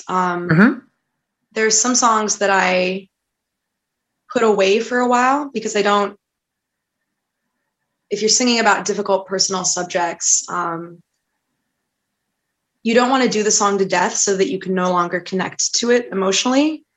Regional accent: Baltimore, Maryland, United States; I lived in other places. Like I'm from Baltimore. I went to college in Pittsburgh.

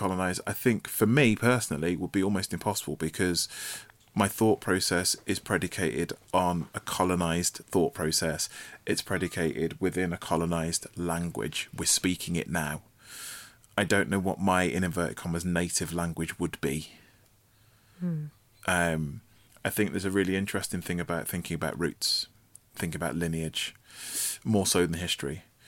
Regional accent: United Kingdom; You know, I'm still having to fight for the idea of being Black British, as opposed to having some additional either Caribbean or African appended to it.

